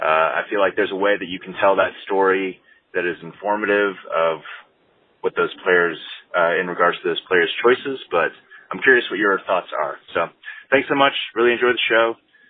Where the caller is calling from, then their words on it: Glacier National Park, Montana, United States; I'm calling from Glacier National Park.